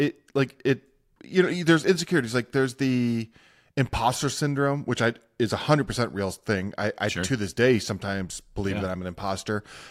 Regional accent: Commerce Township, Michigan, United States; I'm this kid from Commerce Township, Michigan

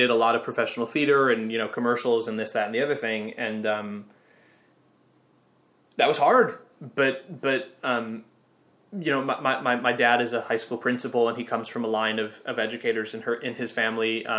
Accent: Minnesota, United States; Like, I'm nobody from Minnesota.

